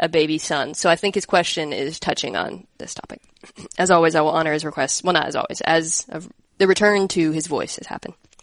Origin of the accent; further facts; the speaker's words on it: Omaha, Nebraska, United States; born there; Did you know I was born in Omaha?